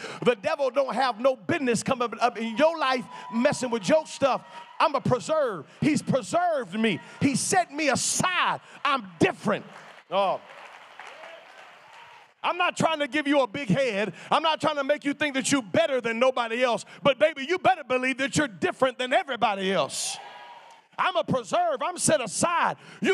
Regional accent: North Carolina, United States; Born and raised in North Carolina, and now I'm doing real good right now.

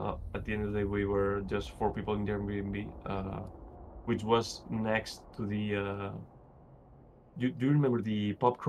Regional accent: Barcelona, Catalonia, Spain; I mean, I'm from Barcelona, Spain, and we have a really big manga convention every year.

